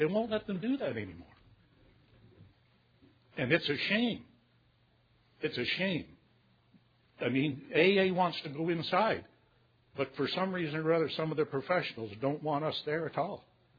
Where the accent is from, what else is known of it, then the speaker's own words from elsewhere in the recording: Canada; and I am a Canadian, and I'm a very proud Canadian.